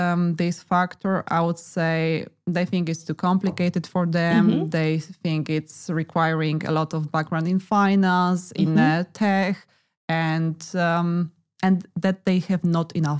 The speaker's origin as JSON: {"language": "English", "country": "Poland", "said": "let's keep in mind that we are from Poland. So winter is pretty tough and you just want to escape cold."}